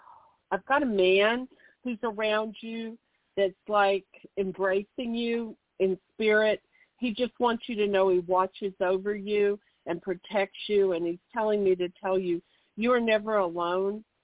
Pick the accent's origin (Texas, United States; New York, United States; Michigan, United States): Texas, United States; I'm from Texas, so my accent's a little different.